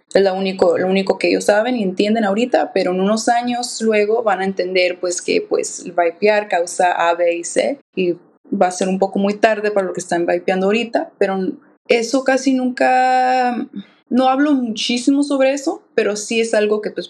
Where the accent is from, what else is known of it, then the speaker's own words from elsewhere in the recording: Indio, California, United States; also born or lived in Mexicali, Mexico; Nosotros dos somos hispanos. Yo nací en Mexicali. Aquí crecí en Indio, en el Valle de Coachella.